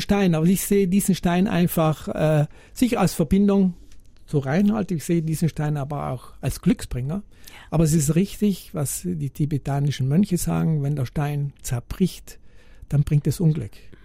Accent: Trentino-Alto Adige, Italy; Und wir dieser Krankheit sicher nicht ausstellen können, auch nicht als Südtiroler, und mit dieser Krankheit lernen müssen zu leben.

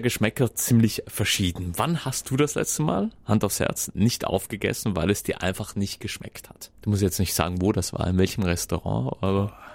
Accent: Trentino-Alto Adige, Italy; Kulinarisch sind wir Südtiroler top.

